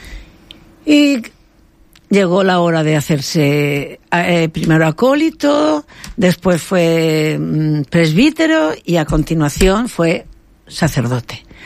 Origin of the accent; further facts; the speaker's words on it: Archena, Region of Murcia, Spain; De Archena, yo he dicho que soy de Archena, de Murcia